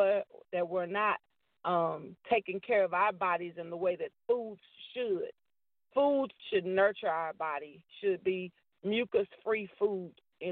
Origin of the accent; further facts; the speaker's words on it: Houston, Texas, United States; I am from Houston, Texas, Acres home, born and raised.